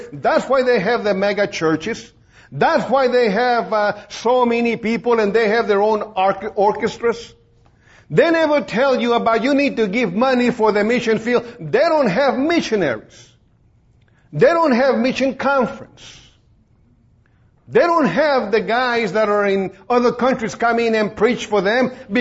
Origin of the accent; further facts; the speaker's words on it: Texas, United States; born there; I said, I'm Hispanic. I'm an American born here in Texas, but I speak Tex-Mex.